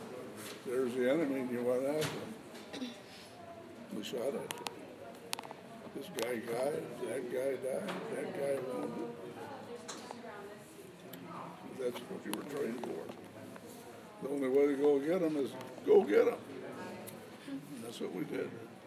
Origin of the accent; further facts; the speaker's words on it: Livonia, Michigan, United States; Graduating 42 from Plymouth High School. 140 of us, that's all. And I grew up in Livonia, Rosedale Gardens